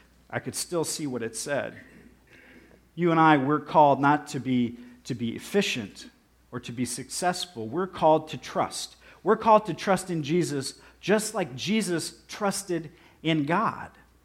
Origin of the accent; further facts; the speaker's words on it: Dayton, Ohio, United States; And I think that started when I was growing up in Dayton, Ohio, because I would drive along I-70